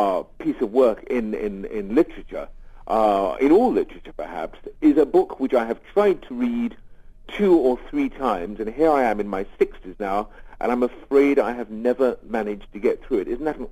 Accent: England, United Kingdom; names that sort of don't really fall off the tongue for me as an English person.

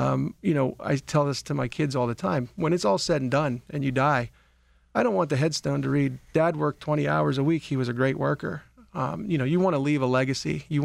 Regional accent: Springdale, Pennsylvania, United States; So I grew up in the Allegheny Valley in Springdale.

